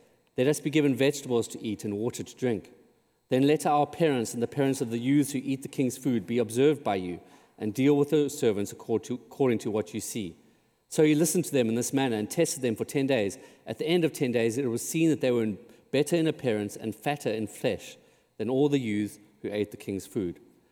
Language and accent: English; South Africa; I'm from South Africa, and one of the things I really miss is what we call our braai.